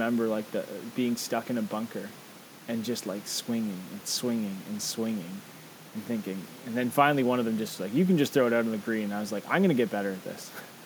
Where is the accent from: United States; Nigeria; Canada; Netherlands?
Canada; a bunch of my friends who I used to play golf with, being Canadian, played hockey with, being Canadian, that was like the thing you do.